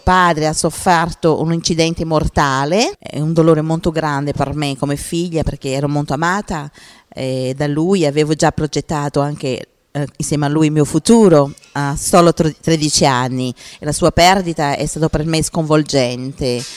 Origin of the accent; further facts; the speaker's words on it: Brazil; now in Italy; vengo dal Brasile, ma abito in Italia da più di 35 anni.